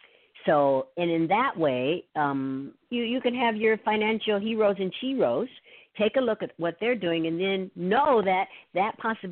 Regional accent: Midwest, United States; So what I'd like to share with everyone is that I'm from the Midwest, and I'm from a family where my father worked.

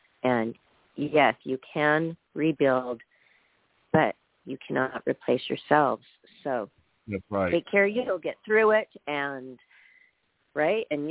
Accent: Seattle, Washington, United States; And growing up in Seattle, I used to love it because it was soothing to me.

